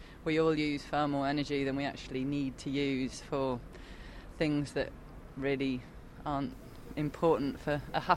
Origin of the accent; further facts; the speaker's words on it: Leeds, Yorkshire and the Humber, United Kingdom; I'm local, yeah. I'm from Leeds.